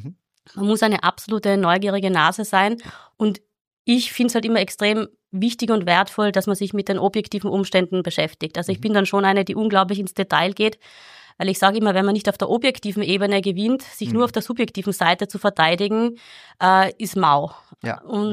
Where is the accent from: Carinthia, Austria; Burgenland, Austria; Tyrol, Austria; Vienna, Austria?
Tyrol, Austria; ich komme aus Tirol ursprünglich